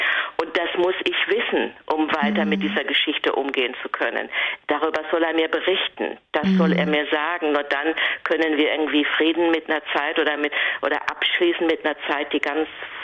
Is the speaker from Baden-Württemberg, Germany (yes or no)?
yes; Baden-Württemberg, Germany; ich bin Badnerin, ich bin in der Nähe von Offenburg aufgewachsen